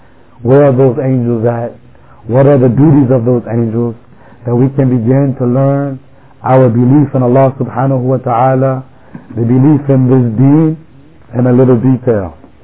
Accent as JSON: {"language": "English", "town": "Plainfield", "country": "United States", "tie": "born or raised there", "said": "because I'm born and raised in Plainfield."}